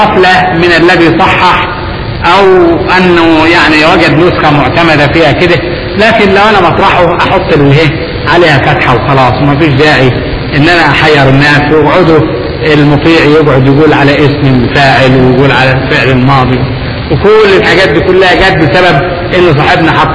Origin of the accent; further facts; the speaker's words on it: Upper Egypt, Egypt; عندنا في الصعيد عندنا في الصعيد ثعبان اسمه الناشر